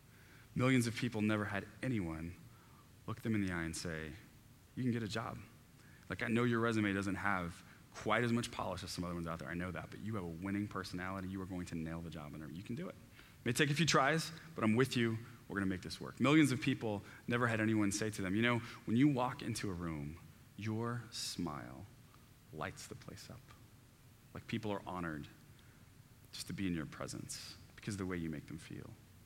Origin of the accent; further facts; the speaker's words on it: Texas, United States; now in Chicago, United States; So when I was growing up in Texas, there was a church in Houston, Joel Osteen's church